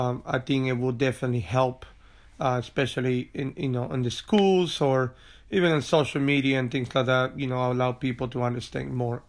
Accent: Peru; of me being second generation Italian and being white skin, but still having an accent, still speaking Spanish because I grew up in Peru

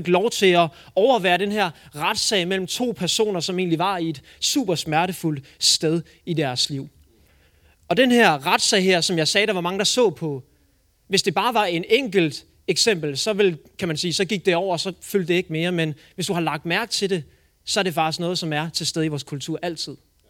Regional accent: Herning, Central Denmark Region, Denmark; Som sagt, jeg kommer fra Herning, og jeg brænder rigtig meget for unge mennesker.

